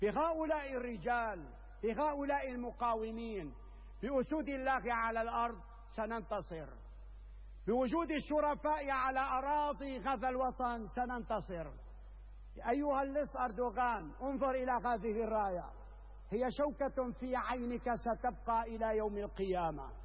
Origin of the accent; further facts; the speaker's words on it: Syria; ولن يجعلنا على الإطلاق كسوريين جميعا، لن يجعلنا ننهزم أو نصاب بالخور أمام كيدك وخبثك ومكرك.